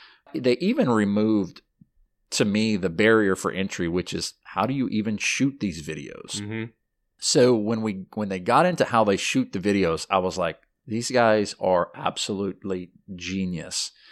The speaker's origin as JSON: {"language": "English", "region": "Louisiana", "country": "United States", "said": "I'm from Louisiana. We're from the South."}